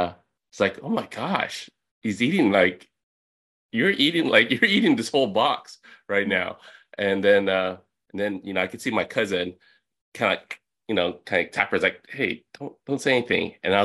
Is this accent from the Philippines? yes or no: yes; Philippines; I'm a Filipino. I'm the son of immigrants.